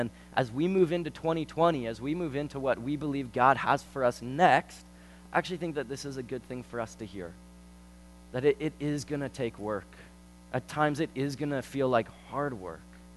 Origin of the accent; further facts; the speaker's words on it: Canada; sometimes as Christians and as Canadian Christians, I think we get doubly hit.